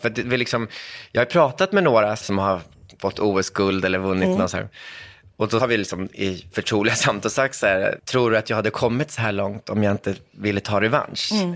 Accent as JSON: {"language": "Swedish", "town": "Täby", "region": "Stockholm County", "country": "Sweden", "tie": "born or raised there", "said": "min värld i Täby då, där jag växte upp."}